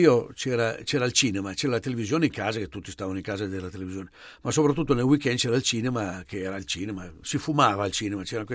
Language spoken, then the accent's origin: Italian; Luino, Lombardy, Italy; io sono di Luino, sul confine svizzero